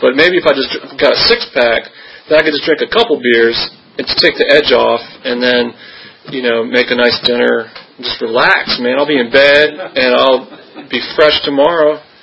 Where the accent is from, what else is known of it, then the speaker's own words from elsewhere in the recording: Williamsburg, United States; You know, I grew up in Williamsburg, and my mom was an alcoholic, but she was just getting sober when I was around 2 or 3